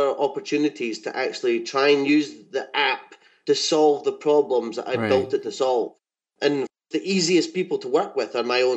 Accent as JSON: {"language": "English", "country": "United Kingdom", "said": "I'm British and I'm married to an Australian."}